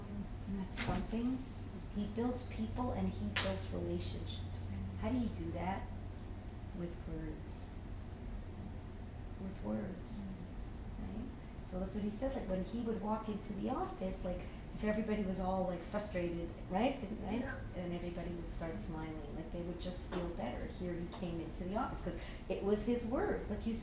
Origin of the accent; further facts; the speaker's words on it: Toronto, Ontario, Canada; so I grew up on College in Ossington. On College in Ossington, downtown is called Little Italy.